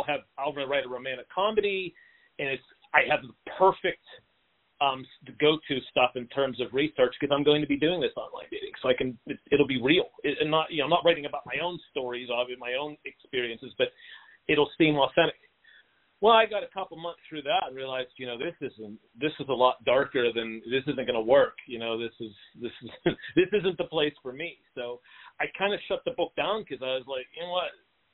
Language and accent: English; Pittsburgh, Pennsylvania, United States; Obviously, like you said, I'm from Pittsburgh.